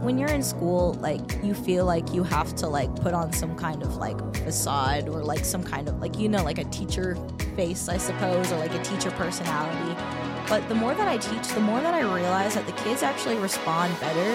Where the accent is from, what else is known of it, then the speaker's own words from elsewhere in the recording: Houston, Texas, United States; I am originally from the Houston area, born and raised, went to school in Missouri City, Texas, graduated in 2017